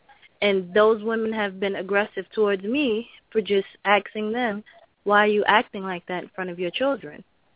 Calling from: Brooklyn, New York, United States; I'm calling from Flatbush, Brooklyn.

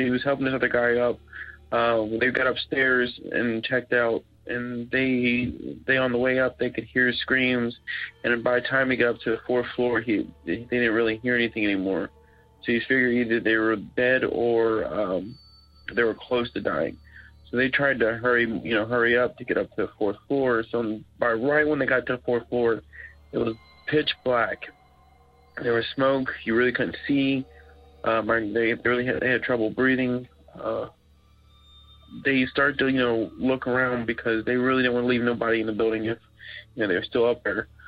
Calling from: Florence, Kentucky, United States; I'm calling from Florence, Kentucky.

